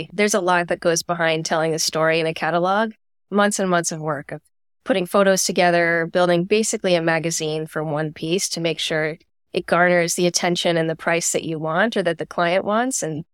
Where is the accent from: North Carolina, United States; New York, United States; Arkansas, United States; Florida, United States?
New York, United States; born there; also born or lived in Chicago; So I was born in New York, and I decided, why don't I go back to the homeland and try the auction world there?